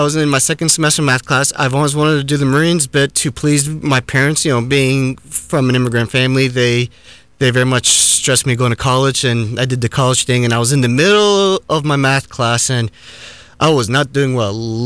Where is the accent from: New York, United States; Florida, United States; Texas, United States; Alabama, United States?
Florida, United States; Sanford; he moved us down here to Florida and started his own company. And I grew up in Sanford, Lake Mary. I went to high school at Lyman High School